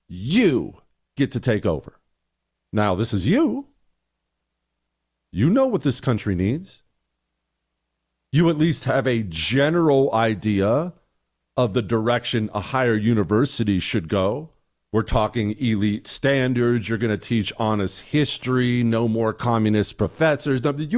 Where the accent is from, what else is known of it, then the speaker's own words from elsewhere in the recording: Ohio, United States; And I love the Browns. I'm from Ohio.